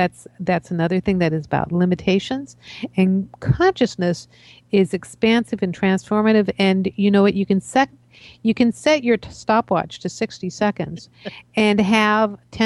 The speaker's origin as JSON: {"language": "English", "region": "East Coast", "country": "United States", "lives_now": "Seattle, United States", "said": "I'm originally from the East Coast. And so when I moved to Seattle, I was always 20 minutes early wherever I went."}